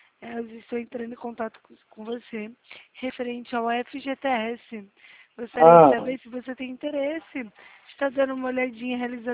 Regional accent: Bebedouro, São Paulo, Brazil; A gente é de Bebedouro.

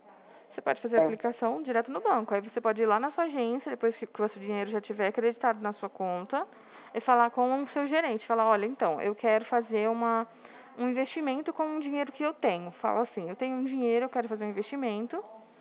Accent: Dracena, São Paulo, Brazil; eu sou de Dracena, no interior de São Paulo.

